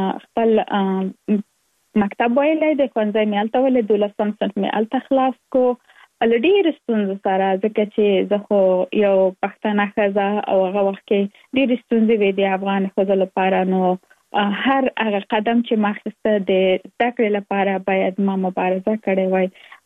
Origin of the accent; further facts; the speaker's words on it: Kabul, Afghanistan; now in United States; زه اف کورس د افغانستان یم، په افغانستان کې زیږیدلې، کومرېستا کې مې په افغانستان په کابل کې تر سره کړې دي، او وروسته لاغه لکه مونږ ټول چې یو مسافر شوی یم په امریکا کې، اوس په ورجینیا ایالت کې ژوند کوم.